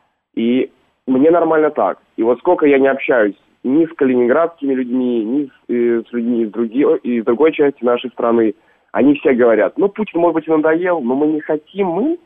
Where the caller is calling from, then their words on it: Kaliningrad Oblast, Russia; мне 28 лет, и так получается, что я сейчас звоню вам с Куршской косы.